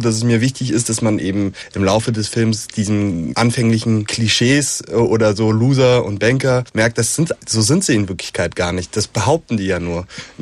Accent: Germany; Ich bin nämlich eigentlich auch Franzose, also ich bin beides. Ja. Meine Mama ist Französin und ich bin eben zweisprachig aufgewachsen mit viel französischer Kultur eben, selbst wenn ich immer in Deutschland gelebt habe

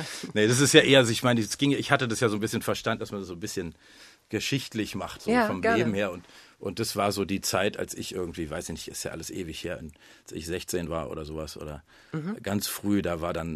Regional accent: Berlin, Germany; born there; geboren bin ich auch im Grunewald in einem alten Pumpwerk am Wilden Eber.

